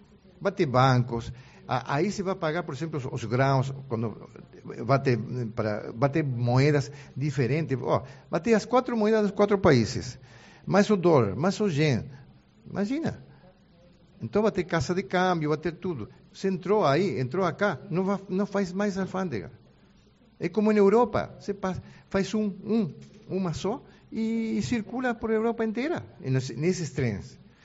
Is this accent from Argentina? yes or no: yes; Argentina; now in Brazil; eu sou argentino por nacionalidade, né? Mas faz 40 anos que moro no Brasil, e tenho filhos e netos brasileiros, ou seja, tenho a dupla nacionalidade, digamos.